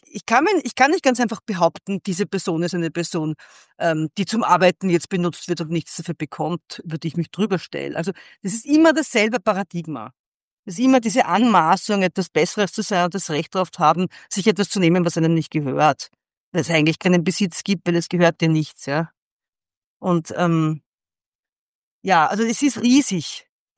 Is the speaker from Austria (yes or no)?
yes; Austria; bei uns in Österreich